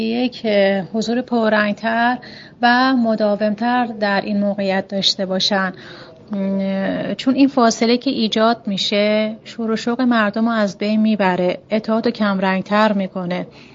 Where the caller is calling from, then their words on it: Shiraz, Fars, Iran; من از شیراز هستم و یک خواهش ازتون داشتم.